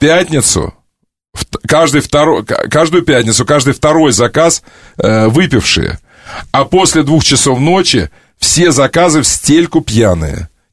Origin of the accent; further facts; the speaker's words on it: Taiturka, Irkutsk Oblast, Russia; я как бы в деревне жил. Я жил, если на север от Иркутска поехать на реку Белая, там, где она впадает в Ангару, там есть деревня Тайтурка. Я из Тайтурки сам.